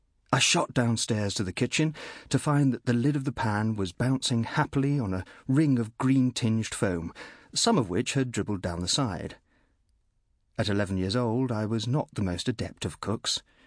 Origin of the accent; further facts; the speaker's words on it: Nairobi, Kenya; born there; I was born in Nairobi, Kenya, on the 27th of December 1962.